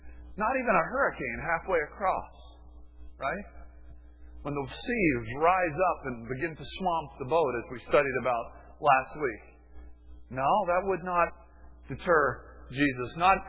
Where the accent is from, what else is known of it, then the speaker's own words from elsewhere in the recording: Miami, Florida, United States; When I was a kid growing up in Miami, we had pretty much free range in our neighborhood.